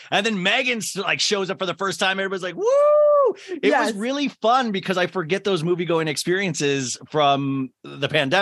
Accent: Kansas, United States; And I grew up in Kansas.

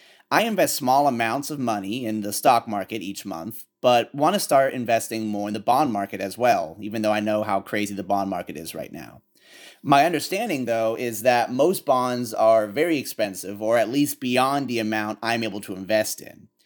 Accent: Florence, South Carolina, United States; I'm an educator from Florence, South Carolina.

